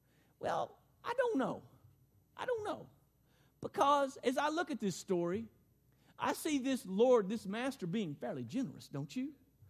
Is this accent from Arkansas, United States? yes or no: yes; Arkansas, United States; You know, I know the word is scared, but I'm from Arkansas, see, and we say scared.